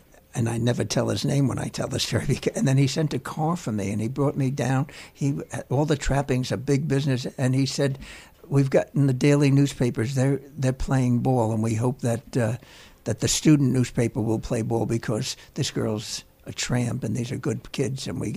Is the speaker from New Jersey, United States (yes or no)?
yes; Teaneck, New Jersey, United States; Growing up in Teaneck, I was a Giant fan. The Dodgers were the arch enemy.